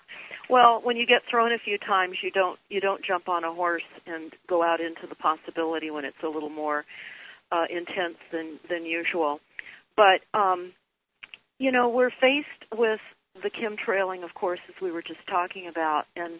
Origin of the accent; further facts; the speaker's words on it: Malibu, California, United States; I grew up in Malibu and was fortunate as a young girl to have horses